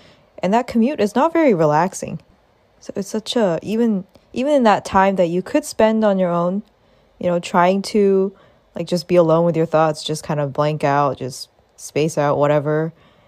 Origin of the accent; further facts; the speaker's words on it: Canada; I grew up in Canada, where it's very slow, it's pretty slow paced, even in the city.